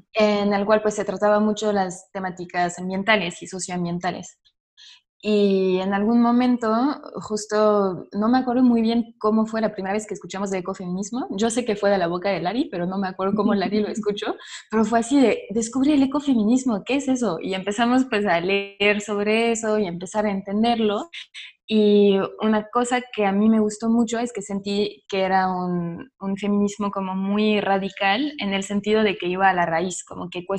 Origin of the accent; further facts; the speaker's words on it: France; Spanish is a second language; yo soy de Francia, soy francesa, por eso ahorita estoy en Francia, pero estaba viviendo en México durante 2 años y medio.